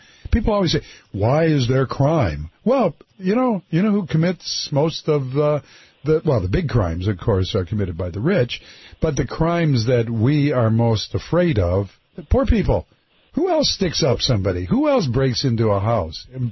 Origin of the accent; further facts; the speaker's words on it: Detroit, Michigan, United States; also born or lived in Highland Park; I was born, I always say, you know, people say you're born and raised in Detroit. So I was born and raised hell in Detroit.